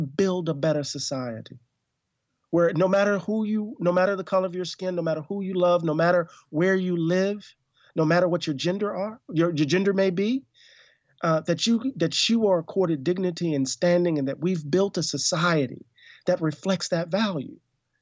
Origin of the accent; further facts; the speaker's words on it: Mississippi, United States; I'm an African-American man. I grew up in Mississippi, which is the deep south in the United States.